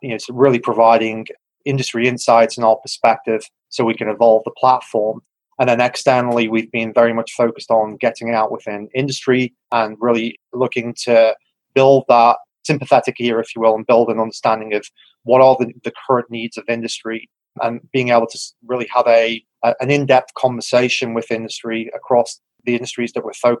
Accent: England, United Kingdom; You can tell from probably my strange accent, I was born in England. So I grew up and went to school there.

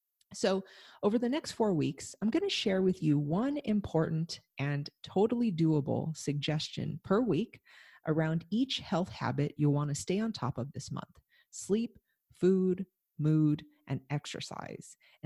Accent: Los Angeles, California, United States; moved away as an adult; now in Vancouver, Canada; I told him that I'm from Southern California, so what he considers a quote-unquote wimpy winter, I'm probably going to consider intense. I told him, in Los Angeles, where I've lived all my life, we rarely see rain, let alone snow

